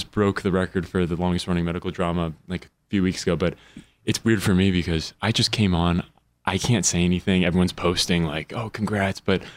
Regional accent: New York City, New York, United States; Yeah. I was born in Manhattan.

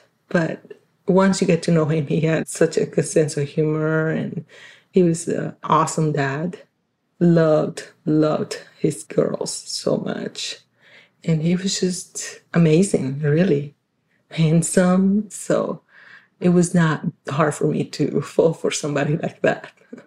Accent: Venezuela; now in United States; I'm originally from Venezuela. I'm a sixth daughter of a family of nine.

